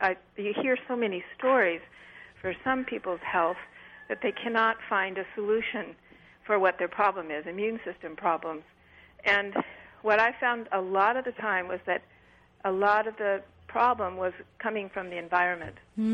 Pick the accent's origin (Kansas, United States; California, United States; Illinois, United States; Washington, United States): California, United States; I mean, I grew up in a strong urban environment. I grew up in the Bay Area. We lived right in the middle of things.